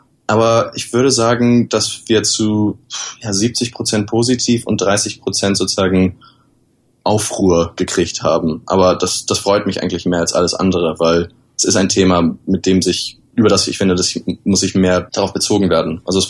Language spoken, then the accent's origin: German; Germany; ich als Deutscher